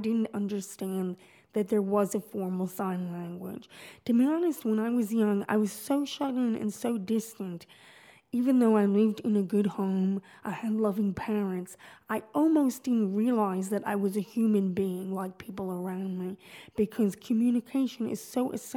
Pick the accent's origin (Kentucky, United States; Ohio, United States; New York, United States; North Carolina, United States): New York, United States; Oyster Bay; I worked as a librarian in my hometown of Oyster Bay right out of college.